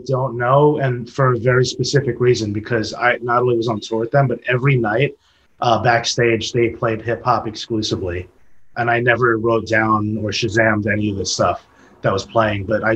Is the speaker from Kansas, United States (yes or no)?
no; New York, United States; It's one cool perk about being a New Yorker.